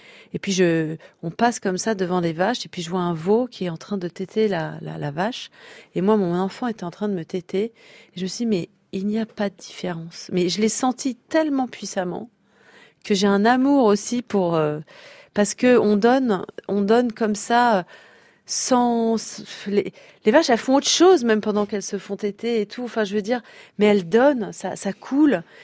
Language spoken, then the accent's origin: French; Pays de la Loire, France; moi, j'ai été élevée dans la Sarthe. Donc c'était frontalier avec la Normandie